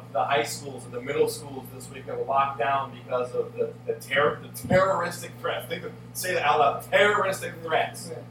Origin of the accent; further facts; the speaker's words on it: Montana, United States; I grew up in Montana, and in Montana there are spiritual things happen.